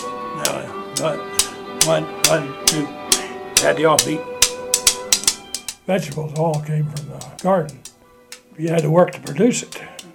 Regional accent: Missouri, United States; Since I'm from Missouri, I always start my students

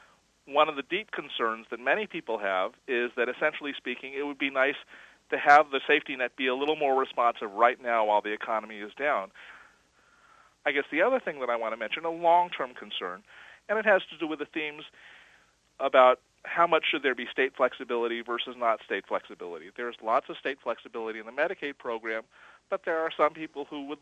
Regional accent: Texas, United States; In a place like my home state, Texas

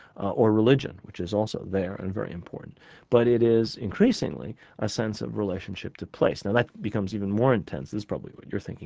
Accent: New York City, New York, United States; I mean, I grew up in the United States at a time when, in New York City, at a time when you really couldn't say Palestine.

